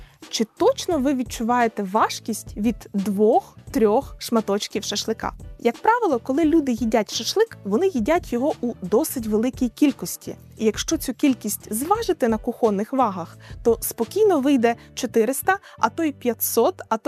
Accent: Lviv Oblast, Ukraine; Просто так називають торти на Львівщині, звідки я родом.

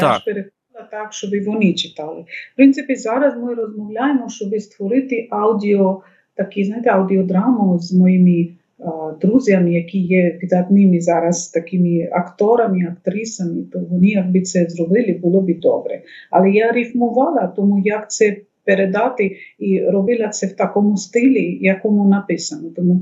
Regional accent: West Bengal, India; Ukrainian is a second language; а я з Західної Бенгалі, штат, де теж мова бенгалі.

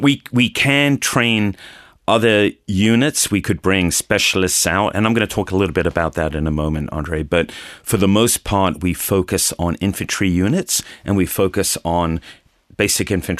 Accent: London, United Kingdom; Yeah, so central London, Kensington is where I spend most of my time in London. I went to University of London.

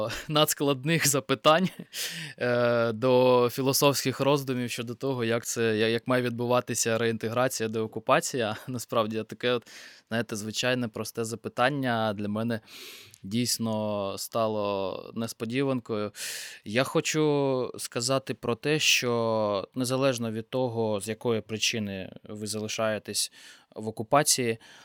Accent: Kurakhove, Donetsk Oblast, Ukraine; перегляд фільму про моє рідне місто, останній «Прометей Донбасу». І там була історія про наших людей, про чоловіка, який працював на Курахівській ТЕС

